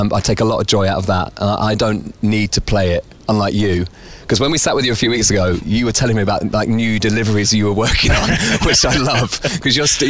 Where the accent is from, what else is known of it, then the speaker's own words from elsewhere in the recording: Bromley, South East England, United Kingdom; also born or lived in Essex / Hertfordshire; I was born in Bromley, so I'm from Kent. Then we moved to Essex when I was about 11. And then we moved to Hertfordshire when I was about 14.